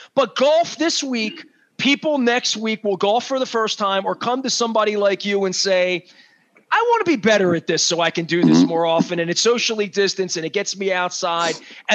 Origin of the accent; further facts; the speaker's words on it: Dundalk, Maryland, United States; And for me as a kid growing up in Dundalk, nobody played tennis but me, right?